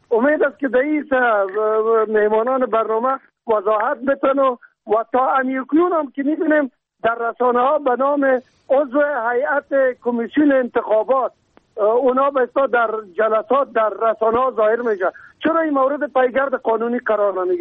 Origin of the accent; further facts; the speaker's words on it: Kabul, Afghanistan; از شهر کابل.